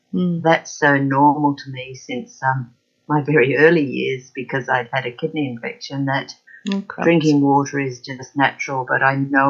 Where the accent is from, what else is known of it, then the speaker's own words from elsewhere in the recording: Australia; now in Auckland, New Zealand; I am Australian, and yeah, that's where my heart is really. But it's easy to live in Auckland, and it's a lovely place to be also.